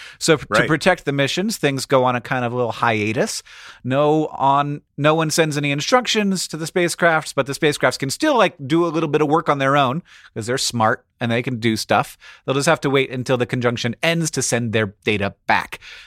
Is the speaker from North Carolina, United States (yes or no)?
no; Idaho, United States; I'd love to hear your opinions on Napoleon Dynamite since I'm from Idaho.